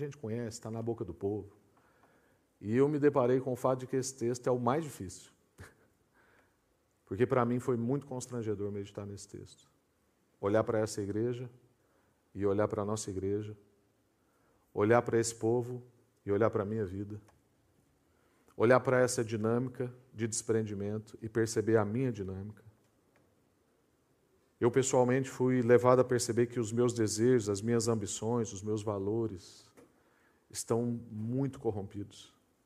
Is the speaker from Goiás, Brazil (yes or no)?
yes; Inhumas, Goiás, Brazil; born there; A cidade onde eu nasci tem um alcunha que chama Goiabeira. A cidade chama Inhumas